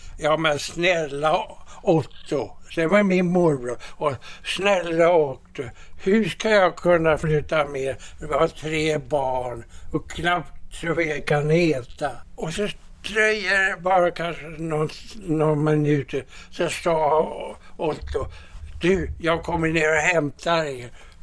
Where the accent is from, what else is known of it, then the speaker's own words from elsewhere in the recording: Gothenburg, Västra Götaland County, Sweden; Jag är göteborgare.